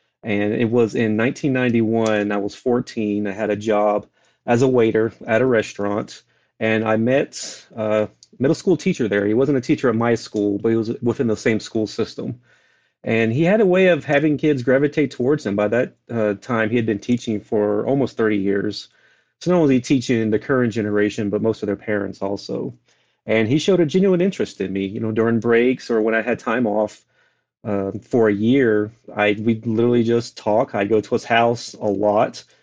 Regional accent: North Carolina, United States; Like I said, I was raised in North Carolina.

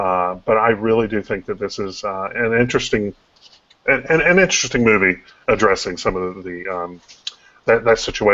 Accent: Greenville, North Carolina, United States; In fact, growing up in Greenville, we would go over to where they sold the tobacco and smell this beautiful smell.

